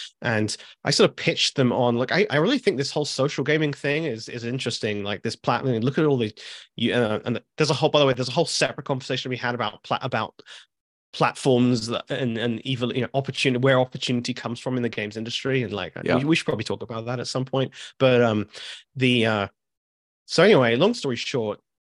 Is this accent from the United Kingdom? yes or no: yes; United Kingdom; moved away as an adult; now in United States; I'm British, obviously. I was working, you know, for various companies in London. And, you know, I decided to move to California